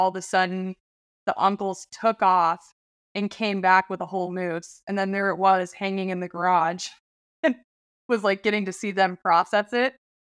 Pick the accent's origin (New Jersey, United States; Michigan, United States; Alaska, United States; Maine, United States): Alaska, United States; Yeah, I was born and raised. I'm, I guess now second generation. My grandparents on both my mom and my dad's side moved up to Alaska pre-statehood.